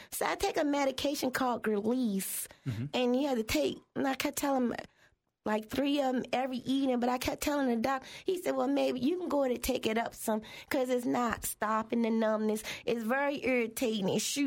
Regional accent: Maryland, United States; And I'm from Maryland, and we get snow.

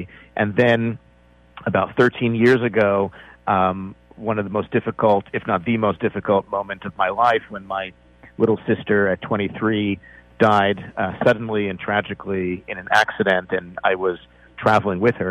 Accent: New York, United States; Well, you know, I'm from New York originally, so I brought it to Central Park

